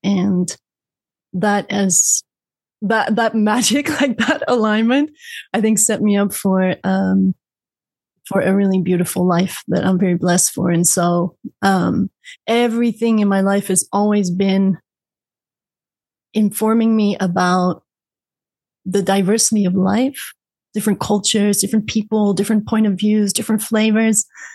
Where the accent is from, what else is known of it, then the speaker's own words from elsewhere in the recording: Netherlands; English is a second language; I'm Dutch. I'm from the Netherlands.